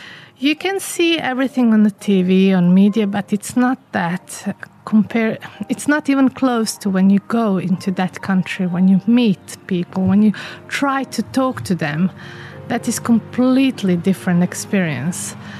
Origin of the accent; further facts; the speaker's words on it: Bosnia & Herzegovina; English is a second language; And here I am from Bosnia.